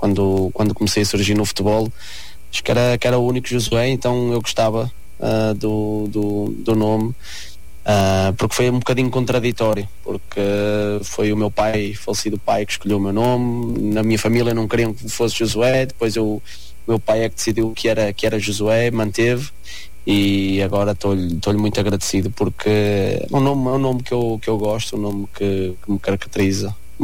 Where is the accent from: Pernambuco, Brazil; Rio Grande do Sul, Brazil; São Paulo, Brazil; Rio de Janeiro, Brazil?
Pernambuco, Brazil; Pesqueira; born there; E Pesqueira era só ali com os amigos onde eu nasci